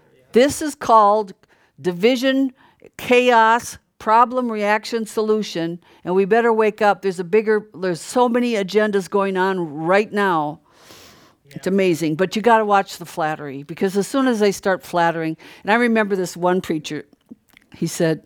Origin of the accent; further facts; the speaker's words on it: Brainerd, Minnesota, United States; I came from Brainerd and I lived next door to the sheriff and we did everything pretty good.